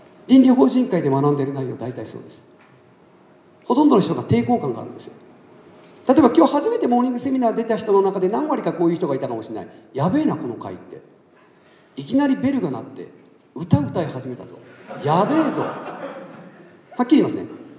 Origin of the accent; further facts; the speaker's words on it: Osaka, Japan; born there; also born or lived in Fukuoka / Kagoshima / Okinawa / Ehime; 僕今までの人生では引っ越しか、俺引っ越し何回したんだろう。大阪生まれの福岡、鹿児島、沖縄、もう一回福岡、四国の愛媛、東京、埼玉、群馬、山形、宮城、青森、宮城、東京、東京の中で2回引っ越し、ちょっと何回か忘れましたけど、まあ20〜30回。